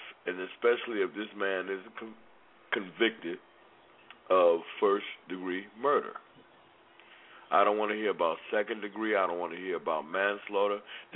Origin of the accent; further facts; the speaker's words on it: United States; It's really, it kind of makes me sad to be an American, to say that I am an American